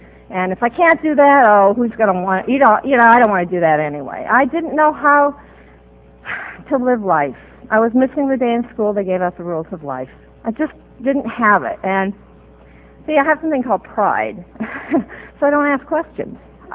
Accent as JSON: {"language": "English", "region": "Iowa", "country": "United States", "tie": "born or raised there", "said": "I grew up in Iowa, my first resentment, but yeah, it was very, very close to this kind of community and sense of community, so I feel very at home here."}